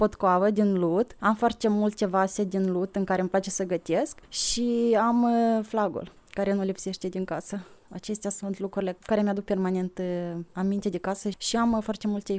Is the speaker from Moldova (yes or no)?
yes; Gura Bîcului, Anenii Noi District, Moldova; Sunt din Republica Moldova, din raionul Anini Noi, satul Gura Bâcului.